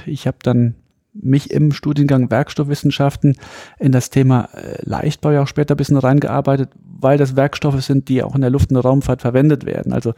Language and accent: German; Saarland, Germany; ich bin ja aus dem Saarland, sehr dünn besiedelt und zu der Zeit hat man ja noch ein bisschen als ich klein war, hat man noch den Kalten Krieg, zwar Tieffluggebiet, Rammstein ist in der Nähe, die amerikanische Airbase.